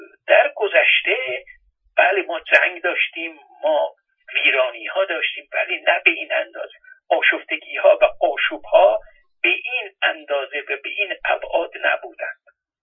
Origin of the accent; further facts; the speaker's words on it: Iran; من به عنوان یک ایرانی اینو مطرح میکنم.